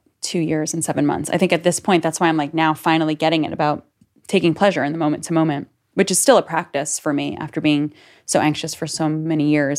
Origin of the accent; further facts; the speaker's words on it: New York, United States; I grew up on Long Island in the 90s, and it was very – and with, like, Italians, not – Jews. I grew up with mostly Italians.